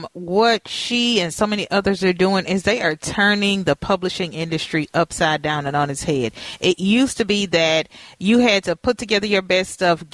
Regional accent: Louisiana, United States

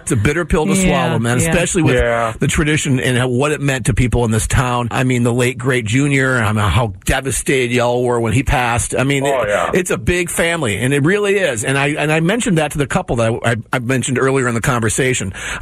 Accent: Chicago, Illinois, United States; You see, I grew up in Chicago.

